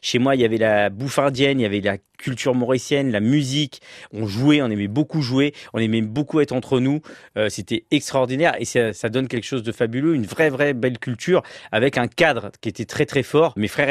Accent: Le Havre, Normandy, France; Moi, je viens de Cocrioville, petit quartier des hauteurs du Havre

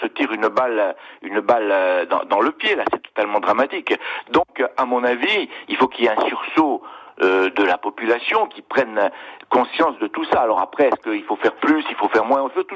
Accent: Corsica, France; c'est notre irresponsabilité collective en tant que Corse.

